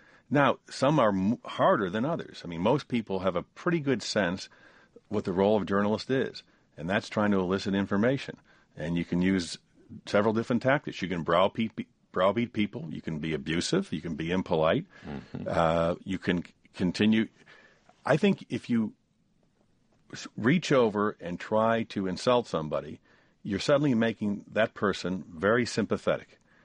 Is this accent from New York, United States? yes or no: yes; Buffalo, New York, United States; I don't know what it is other than growing up in Buffalo, being aware, being alert, being sensitive to people and places around you, and a very good training and education.